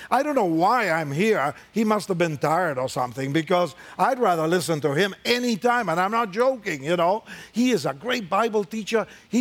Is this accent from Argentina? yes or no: yes; Argentina; English is a second language; moved away as an adult; also born or lived in Colombia / Costa Rica; But I came to Oregon from Argentina exactly 50 years ago this June. 50, man, to study at Multnomah.